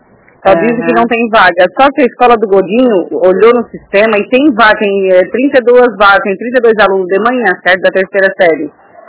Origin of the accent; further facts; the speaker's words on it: Laguna, Santa Catarina, Brazil; now in Biguaçu, Brazil; eu vim de Laguna pra cá, sabe?